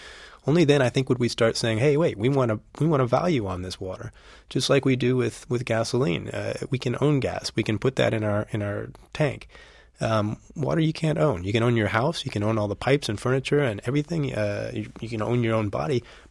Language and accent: English; California, United States; Kid growing up in California, you go through these droughts and you start realizing this is a powerful force beyond my family's power to control